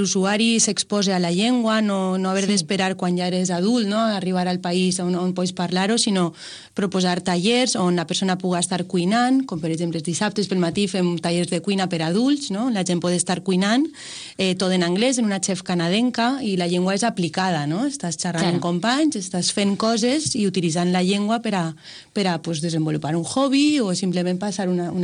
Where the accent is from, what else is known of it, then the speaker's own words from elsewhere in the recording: Vila-real, Valencian Community, Spain; vaig decidir que volia tornar al meu poble